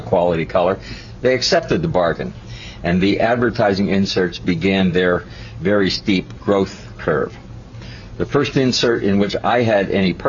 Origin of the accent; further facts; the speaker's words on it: Cincinnati, Ohio, United States; even at the scale of the Cincinnati Enquirer, which is my hometown paper, it's about 50%.